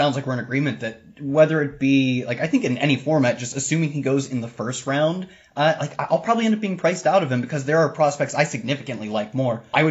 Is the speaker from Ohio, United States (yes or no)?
yes; Ohio, United States; these are both schools from my home state. I drive by them on ways to bigger schools all the time. If I go to Ohio State, I might pass an exit that I'd go to Ashland and see a much lesser prospect.